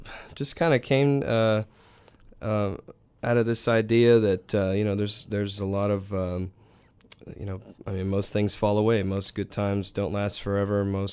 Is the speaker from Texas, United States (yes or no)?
yes; Spring, Texas, United States; I grew up in Spring, Texas, which is just north of Houston, just south of the Woodlands. My parents are still there.